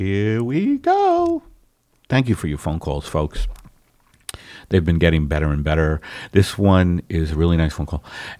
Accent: New York, United States; We're from New York.

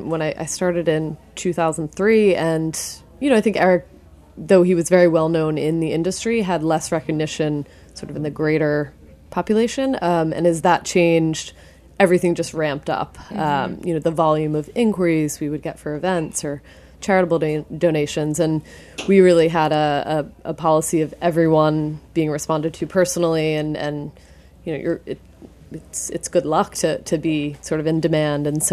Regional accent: New Jersey, United States; I'm from New Jersey.

